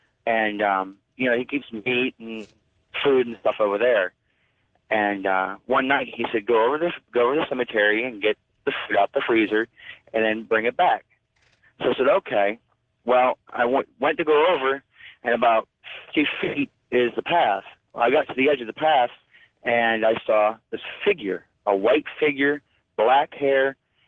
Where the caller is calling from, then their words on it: San Antonio, Texas, United States; I'm calling from San Antonio, Texas.